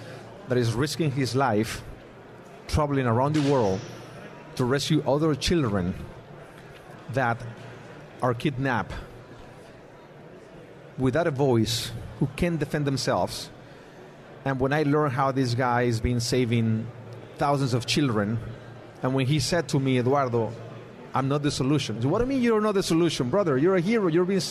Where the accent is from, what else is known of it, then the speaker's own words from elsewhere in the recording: Mexico; English is a second language; I'm from Mexico. So two Mexican guys with my Americano friend